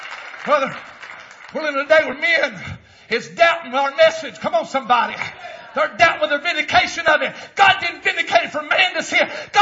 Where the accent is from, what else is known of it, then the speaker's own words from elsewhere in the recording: Arkansas, United States; I was raised in the South in the field in the plains of Arkansas.